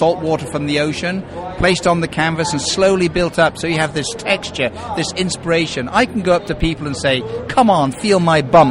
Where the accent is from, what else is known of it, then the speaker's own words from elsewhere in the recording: Sechelt, British Columbia, Canada; my hometown is Seychelles in Western Canada, and I'm fortunate enough to live right on the water, and so I dive in the waters of Canada.